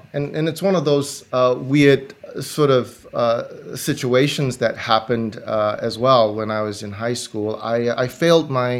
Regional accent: Singapore; I grew up in Singapore.

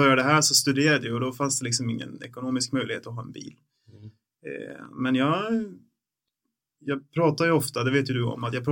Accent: Bollnäs, Gävleborg County, Sweden; den finns fortfarande kvar i Bollnäs där jag växte upp.

